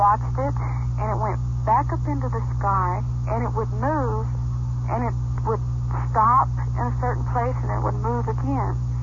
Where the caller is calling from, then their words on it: Farmington, New Mexico, United States; From Farmington, New Mexico.